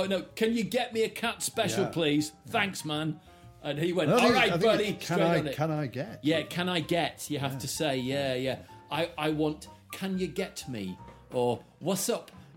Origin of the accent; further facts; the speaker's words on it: United Kingdom; it makes you realise how unbelievably apologetic we are as British people for everything.